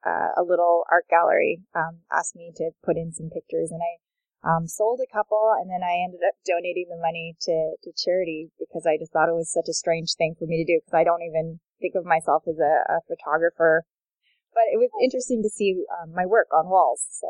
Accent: Canada; But I'm also originally from Canada, and I studied termites.

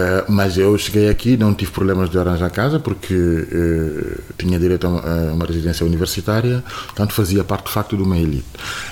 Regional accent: Casamance, Senegal; Eu sou da zona sul do Senegal, que faz fronteira com a Guiné-Bissau.

